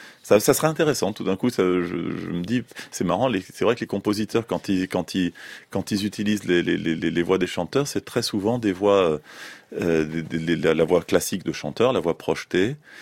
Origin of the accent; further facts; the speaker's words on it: Paris, Île-de-France, France; born there; Sauf que bon, je suis né à Paris.